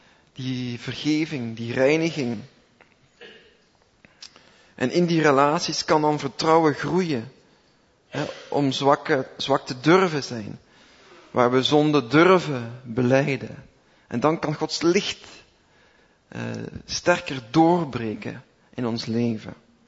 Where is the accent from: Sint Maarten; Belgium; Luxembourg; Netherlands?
Belgium; Flanders; Zeker wij als Belgen, als Vlamingen, wij vinden dat wat griezelig.